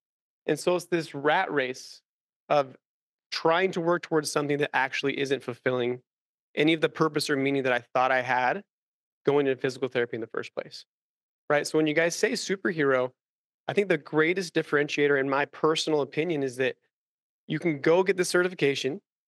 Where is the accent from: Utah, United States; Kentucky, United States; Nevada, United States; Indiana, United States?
Utah, United States; Salt Lake City; We're from Utah, so the Salt Lake area.